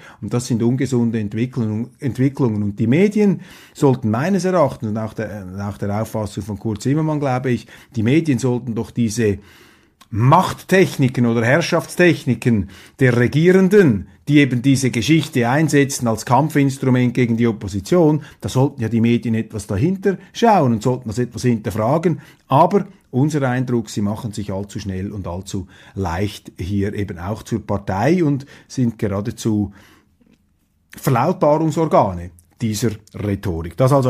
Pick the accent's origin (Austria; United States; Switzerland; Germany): Switzerland; Da hält man sich als Schweizer immer etwas zurück mit Einschätzungen und Tipps. Wir Schweizer hätten es auch nicht so gerne, wenn die Deutschen uns immer in die Innenpolitik hineinplaudern würden.